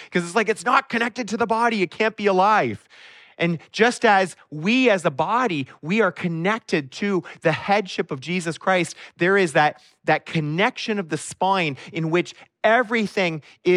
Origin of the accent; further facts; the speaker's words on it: Canada; We're Canadian. We are in a commonwealth and we have a king still.